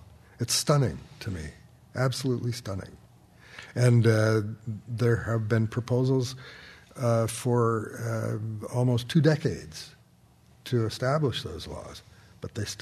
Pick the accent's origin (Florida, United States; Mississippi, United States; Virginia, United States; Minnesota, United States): Minnesota, United States; Austin; now in San Francisco, United States; someone here in San Francisco who comes from my hometown of Austin, Minnesota